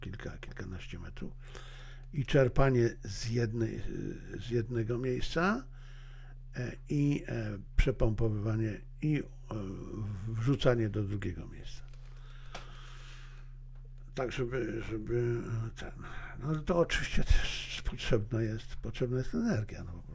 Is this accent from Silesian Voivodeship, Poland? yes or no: yes; Zabrze, Silesian Voivodeship, Poland; To jest akurat coś, co ja pamiętam z młodości, z dzieciństwa. To był standard u nas na Śląsku. Nie wiem, jak było to gdzie indziej, ale na Śląsku, w Zabrzu, to był standard, że nie było energii